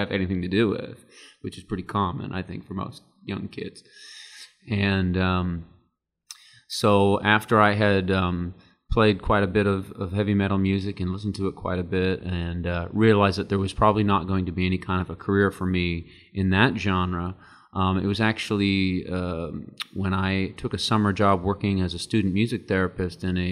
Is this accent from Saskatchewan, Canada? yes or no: no; Yarmouth, Nova Scotia, Canada; I grew up in Yarmouth, Nova Scotia, which is the very end of the province on the South Shore.